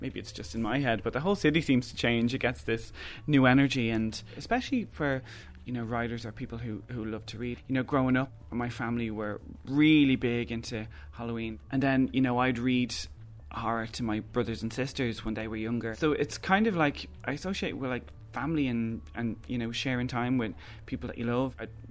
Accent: Dublin, Leinster, Ireland; I'm a writer from Dublin.

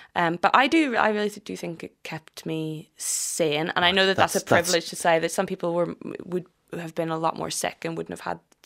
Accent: Belfast, Northern Ireland, United Kingdom; moved away as an adult; also born or lived in London; I'm from West Belfast, so I grew up just off Falls Road. And then, grew up there, moved to London. I went to Queens and then I moved to London right after I finished.

